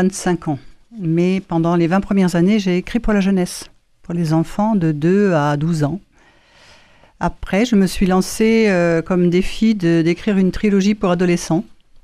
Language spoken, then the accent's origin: French; Paris, Île-de-France, France; born there; moved away as an adult; also born or lived in Brittany; now in Landes, France; mes racines à moi sont dans les Hautes-Alpes. Alors oui, bon, pour être plus clair, je suis née à Paris. Et à 20 ans, je suis partie en Bretagne.